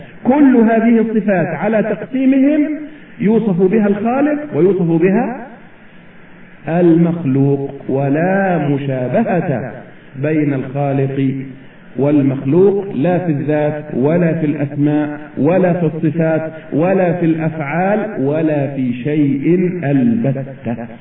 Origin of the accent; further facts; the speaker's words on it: Egypt; هذا مثل دارج عندنا في مصر